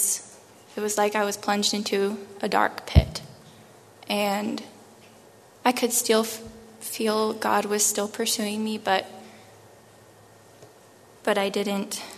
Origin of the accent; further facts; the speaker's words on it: Maryland, United States; I'm from Maryland.